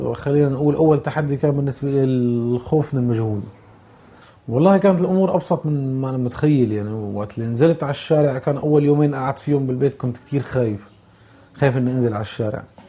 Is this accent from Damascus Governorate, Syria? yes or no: no; Homs, Homs Governorate, Syria; also born or lived in Jordan; now in New Jersey, United States; أنا من سوريا حمص. قدرنا نطلع عبر الصحراء على الأردن، ورحلتنا استمرت 3 أيام. طلعنا من حمص على ضيعة قريبة كثير على الأردن